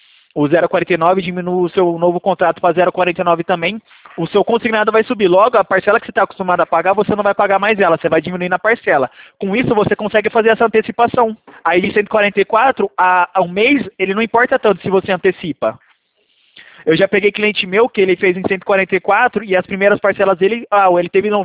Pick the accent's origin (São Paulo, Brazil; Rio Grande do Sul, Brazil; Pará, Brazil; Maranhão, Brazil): São Paulo, Brazil; Valinhos; Não, eu sou 019, eu sou daqui de Valinho, São Paulo